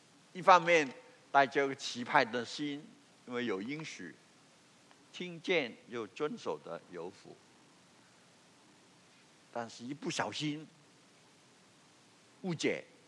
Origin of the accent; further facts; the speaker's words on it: Hong Kong; first language Cantonese; Chinese is a second language; also born or lived in New York; 因为我的第一语言是广东话，我是香港长大的，第二语言是英语，普通话是70年代在纽约学的，所以是我的第三语言